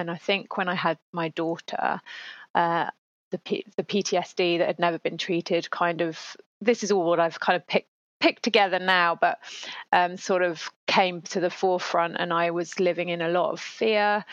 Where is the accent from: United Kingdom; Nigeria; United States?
United Kingdom; moved away as an adult; now in France; So I am British, but I live in France. I've lived in France for nearly, just over 14 years.